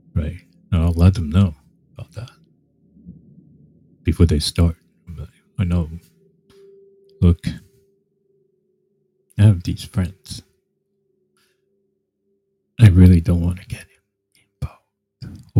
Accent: New Jersey, United States; I'm like, yeah, I feel like home. I grew up in Jersey. We grew up in Jersey.

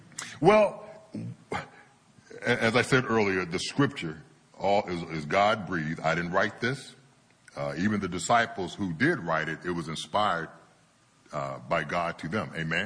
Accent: Youngstown, Ohio, United States; I grew up in Youngstown, Ohio. I lived in a predominantly black environment.

